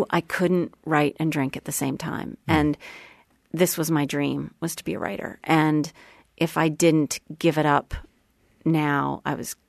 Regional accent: Sherborn, Massachusetts, United States; A little town called Sherburn, sort of right near Wellesley College, essentially. A little idyllic sort of in the woods, town forest behind us, had horses, that kind of thing.

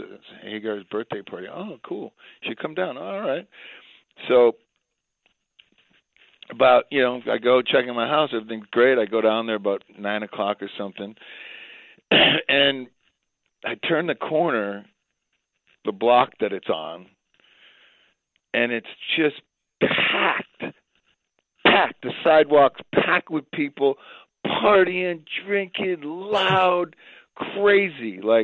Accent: Detroit, Michigan, United States; Well, I grew up in Michigan, right? So I'm a Detroit boy.

